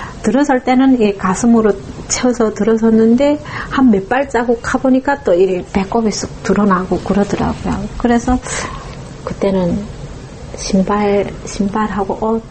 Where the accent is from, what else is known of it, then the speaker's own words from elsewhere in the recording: North Korea; now in South Korea; 내가 탈북자고 아빠가 중국 교포이다 보니까